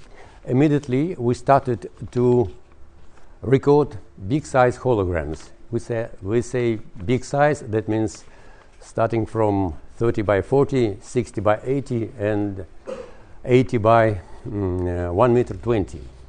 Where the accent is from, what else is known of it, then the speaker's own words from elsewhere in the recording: Saint Petersburg, Russia; I am from St. Petersburg.